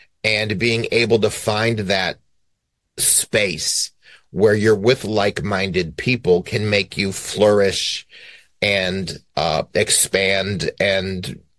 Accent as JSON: {"language": "English", "town": "Cleveland", "region": "Ohio", "country": "United States", "said": "I'm from Cleveland, Ohio. How many boys dance in Cleveland, Ohio?"}